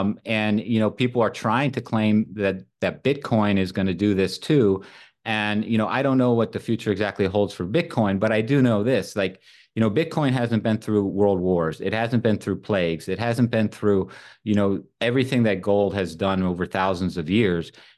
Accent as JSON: {"language": "English", "region": "North Carolina", "country": "United States", "tie": "born or raised there", "said": "And like in my home state, North Carolina"}